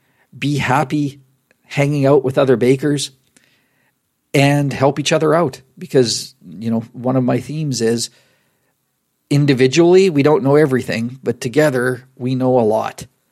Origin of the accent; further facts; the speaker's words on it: Saskatchewan, Canada; would have gone through my hometown in Saskatchewan twice on that journey